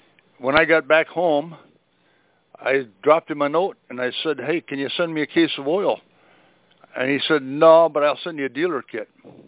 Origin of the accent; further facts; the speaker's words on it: Eau Claire, Wisconsin, United States; also born or lived in Madison / Antigo; I grew up in Wisconsin, Eau Claire, Madison, Antigo, Eau Claire, Madison, you know.